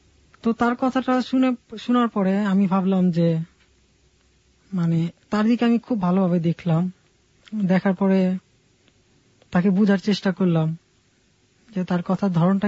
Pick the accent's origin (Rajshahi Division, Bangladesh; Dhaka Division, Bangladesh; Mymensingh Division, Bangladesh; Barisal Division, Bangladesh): Dhaka Division, Bangladesh; Dhaka; আমি পুরন ঢাকার স্থানীয়, লালবাগে থাকি।